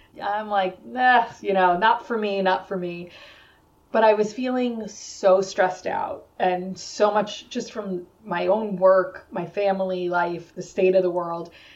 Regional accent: New York, United States; I mean, I am from New York. I have a lot of doctors here.

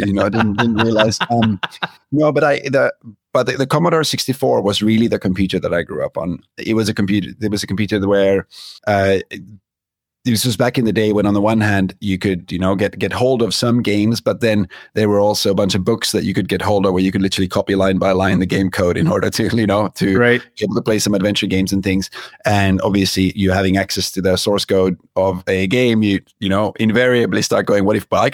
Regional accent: Finland; English is a second language; Yeah, so I grew up in the forests of Finland. So about an hour north of Helsinki, in a place where our nearest neighbor would be about a kilometer away. I had six people in my class at school.

